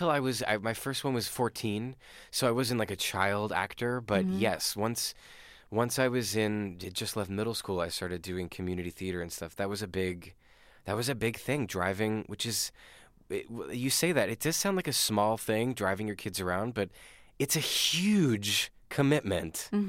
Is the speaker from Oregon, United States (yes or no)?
no; Lancaster, Pennsylvania, United States; I grew up in Lancaster, Pennsylvania. A lot of Mennonites in Lancaster, there are a lot of farmers.